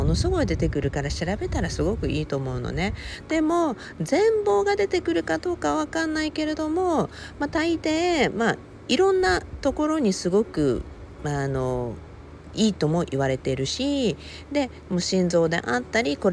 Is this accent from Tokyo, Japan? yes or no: no; Okinawa, Japan; 沖縄生まれ沖縄育ちだから